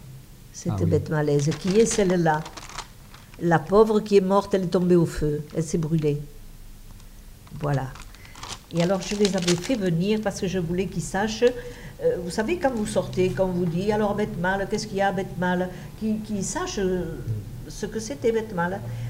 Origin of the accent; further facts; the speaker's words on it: Castillon, France; je suis de Castillon